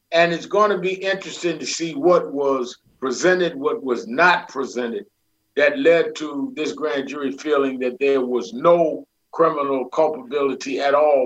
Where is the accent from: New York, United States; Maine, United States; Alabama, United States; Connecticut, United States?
New York, United States; Brooklyn; I grew up in Brooklyn, New York, but I joined Dr. King's organization the year he was killed. I was 13 years old. I became youth director of the New York chapter.